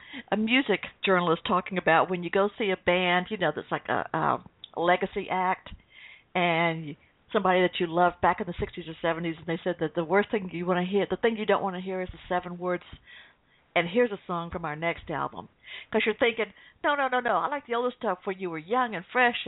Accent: the South, United States; You know, with me, it's more like I was born in the South and raised

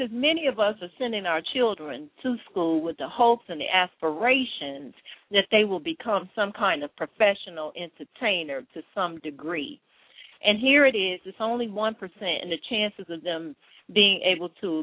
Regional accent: Chicago, Illinois, United States; let's just take Chicago, which is my hometown, just take Chicago itself, where there is, what, about 6 million people in the Chicago area.

